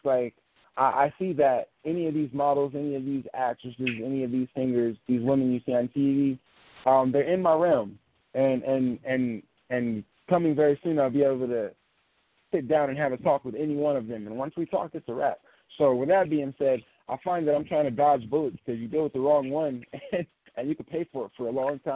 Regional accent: Las Vegas, Nevada, United States; I'm from Las Vegas. All I got to do is raise the temperature, and the Daisy Dukes will come out.

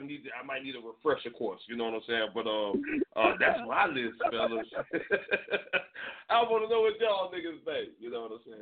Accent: Duval County, Florida, United States; Y'all know I'm from Duval County. You know what I'm saying? Ken Knight Drive, East and Mara Creek.

